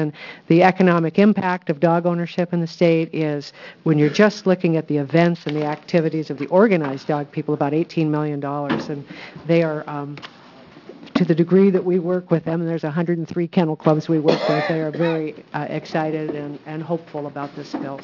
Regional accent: Portland, Oregon, United States; I'm from Portland, Oregon.

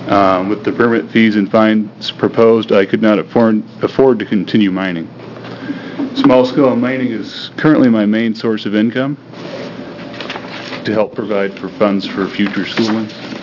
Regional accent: Albany, Oregon, United States; from Albany, and I'm representing myself.

